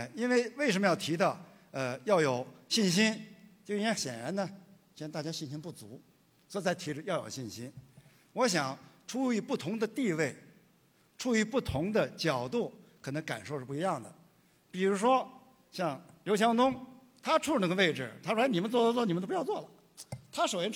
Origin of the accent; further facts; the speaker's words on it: Shenzhen, Guangdong, China; 因为我是来自于深圳是走得最早改革开放